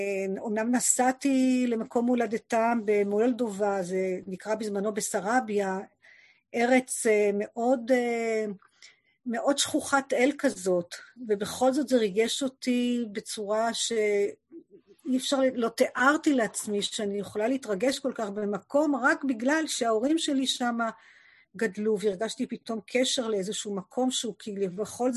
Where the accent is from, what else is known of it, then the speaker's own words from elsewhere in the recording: Nir Am, Southern District, Israel; also born or lived in Netanya; הוריי חזרו ואני חזרתי בגיל 4 לקיבוץ, שזו הייתה הטראומה הראשונה של חיי, שהייתי צריכה להיפרד מבית ההורים ולהיות בבית הילדים, מאוד חרות בי. וכן, וגדלתי בקיבוץ נירם, בעוטף